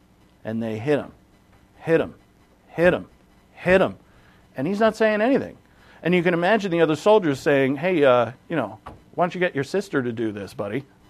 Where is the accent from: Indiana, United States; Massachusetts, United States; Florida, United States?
Massachusetts, United States; Boston; I'm from Boston.